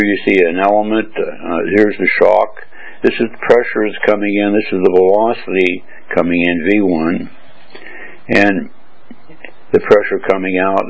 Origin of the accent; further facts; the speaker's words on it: United States; now in Hong Kong, China; I'm an American living in Hong Kong and Berlin